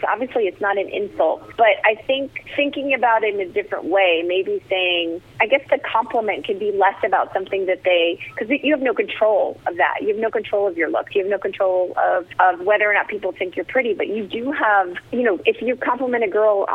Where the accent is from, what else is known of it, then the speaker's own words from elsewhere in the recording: New Jersey, United States; I grew up in New Jersey and was youngest of 4